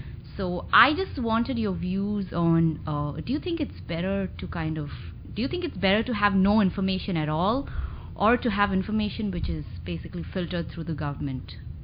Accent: India; and I'm from India.

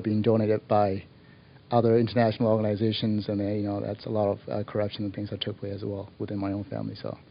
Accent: Myanmar; English is a second language; when I was growing up in Burma

